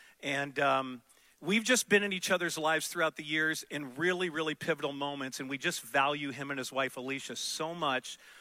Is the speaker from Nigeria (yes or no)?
no; St. Louis, Missouri, United States; A friend of mine who I grew up with in St. Louis in our youth ministry there